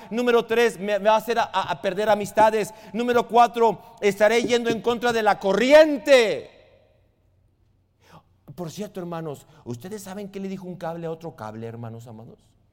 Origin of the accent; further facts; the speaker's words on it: Chihuahua, Mexico; Es que yo, pastor, soy de Chihuahua.